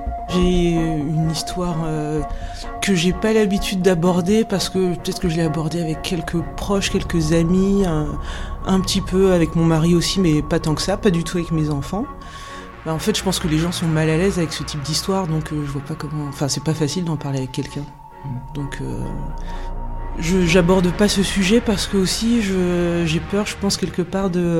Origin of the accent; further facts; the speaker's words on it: Val-de-Reuil, Normandy, France; also born or lived in Charenton-le-Pont / Rouen; je suis née le 12 décembre 1977. Je suis née à Charenton-le-Pont, dans le 94. Ensuite, on est venu habiter en région rouennaise. On a habité un peu sur Rouen avant de venir à Val-de-Reuil.